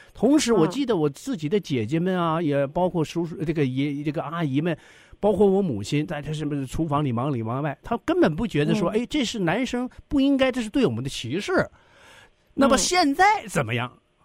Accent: Northeast China, China; 特别是你知道我们东北人啊

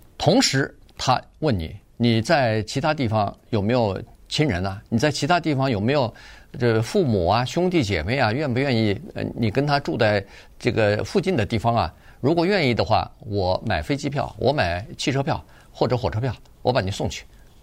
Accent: Los Angeles, California, United States; 当然我们洛杉矶人整个的人口基数也比它的大，

